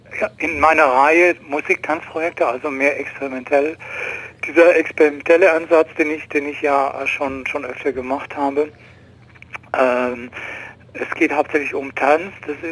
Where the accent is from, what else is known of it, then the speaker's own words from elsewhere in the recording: Ulm, Baden-Württemberg, Germany; born there; Ja, ja, ich bin hier in Ulm geboren